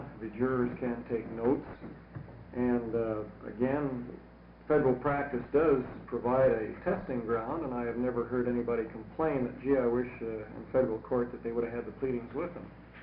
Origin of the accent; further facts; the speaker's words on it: The Dalles, Oregon, United States; I'm from the Dalles.